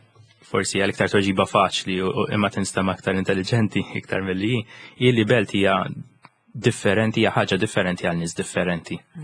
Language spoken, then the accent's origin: Maltese; St Julian's, Central Region, Malta; jien minn San Ġiljan.